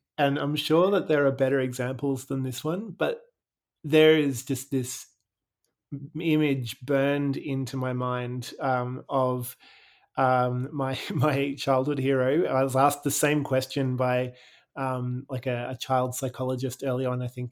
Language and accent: English; Brisbane, Queensland, Australia; Yeah, I feel like growing up in Brisbane in the 80s, showing my age a little bit, but growing up in Brisbane in the 80s was such an amazing place to be